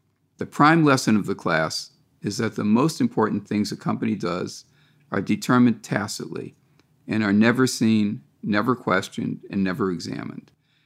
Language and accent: English; Massachusetts, United States; also born or lived in Connecticut; I was brought up in Western Massachusetts and Connecticut, and my parents and grandparents were from Providence and Hartford